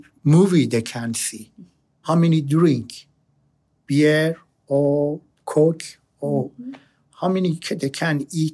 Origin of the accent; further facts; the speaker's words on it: Australia; English is a second language; Brother, we are from the Australia.